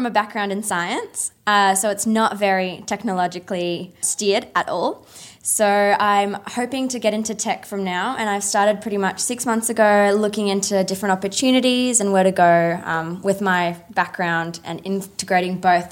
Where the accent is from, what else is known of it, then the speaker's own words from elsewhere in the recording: Australia; I'm from Australia